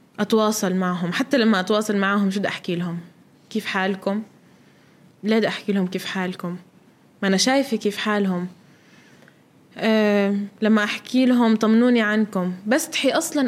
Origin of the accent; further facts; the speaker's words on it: Gaza Strip, Palestine; ما بعرف إذا عن جد رح أقدر إني أرجع على غزة